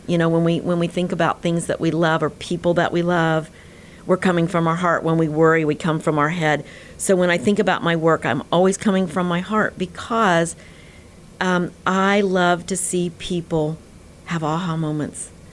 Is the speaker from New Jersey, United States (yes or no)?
no; Indiana, United States; we all know that we are from Indiana and we're originals.